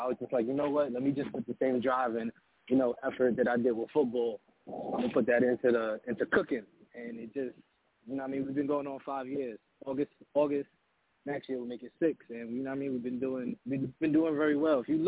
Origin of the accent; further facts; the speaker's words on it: Brooklyn, New York, United States; Well, I'm born and raised in Brooklyn.